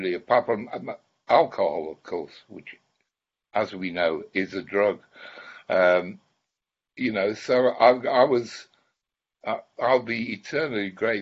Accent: Preston, North West England, United Kingdom; And I was coming back up to my hometown, Preston, here, to see him.

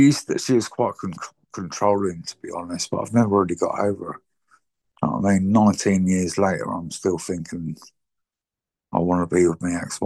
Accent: Harrow, London, United Kingdom; also born or lived in Woolwich; I was born in London. In Woolwich, and I kind of grew up for the first 15 years in Middlesex, in Harrow, and well, Stanmore. And it sounds really posh because it's a Jewish area, but I was in the council estate

